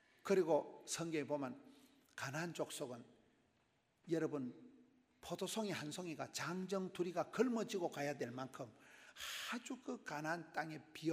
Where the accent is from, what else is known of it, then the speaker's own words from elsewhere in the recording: Busan, South Korea; 여러분 대한민국에 제가 부산에서 왔는데